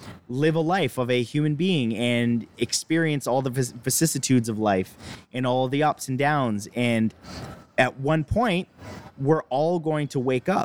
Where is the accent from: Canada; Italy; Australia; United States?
Canada; I'm Canadian, I'm bald, and I'm a YouTuber.